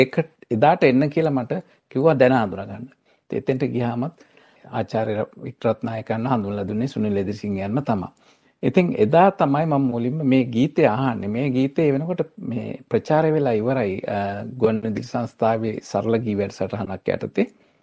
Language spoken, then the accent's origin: Sinhala; Colombo, Western Province, Sri Lanka; මගේ ගම වෙන්නේ අවිස්සාවේල්ලේ. නමුත් මා ඉපදුනේත් පාසල් ගියත් කොළඹ.